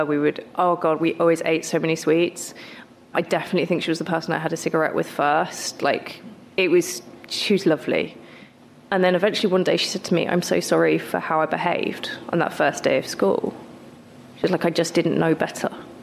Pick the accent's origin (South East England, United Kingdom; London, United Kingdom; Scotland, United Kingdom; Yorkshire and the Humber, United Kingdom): South East England, United Kingdom; Hastings; my experience growing up in Hastings.